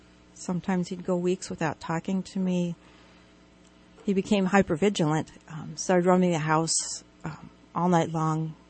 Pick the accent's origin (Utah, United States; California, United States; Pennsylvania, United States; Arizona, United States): California, United States; Redding; I am from Reading, been here in Shasta County since I was 2 years old.